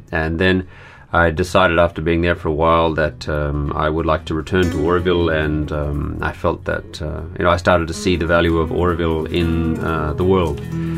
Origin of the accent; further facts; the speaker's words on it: Australia; I am Australian. I come from Australia.